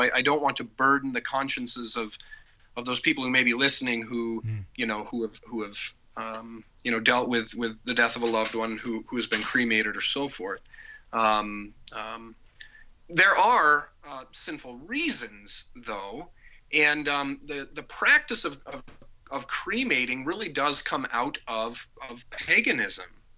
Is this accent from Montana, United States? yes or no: yes; Montana, United States; My understanding is up in the northwest part of the country, you know, where I grew up in Montana, I saw this a bit.